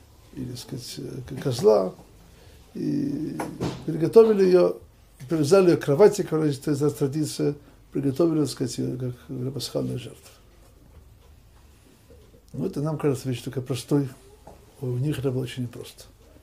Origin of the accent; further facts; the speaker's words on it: Jerusalem, Jerusalem District, Israel; Я тоже вырос не в Рамот, в Иерусалиме Ракодиш.